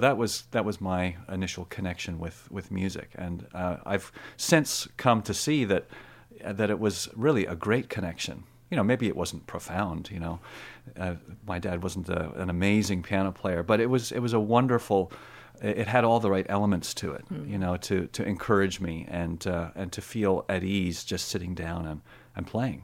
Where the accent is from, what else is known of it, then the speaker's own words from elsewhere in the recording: Maryland, United States; also born or lived in Nova Scotia, Canada; And I was born in Nova Scotia, but I lived in Maryland when my parents moved there.